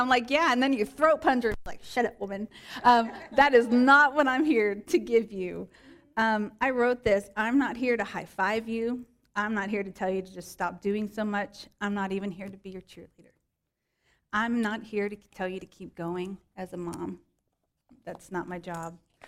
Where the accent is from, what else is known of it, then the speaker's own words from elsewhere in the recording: Tennessee, United States; And I'm from Tennessee, so if I get tired, y'all are in for quite the...